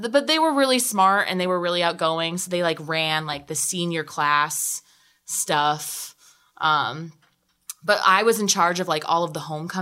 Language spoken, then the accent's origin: English; Michigan, United States; In where I'm from. So Oakland County.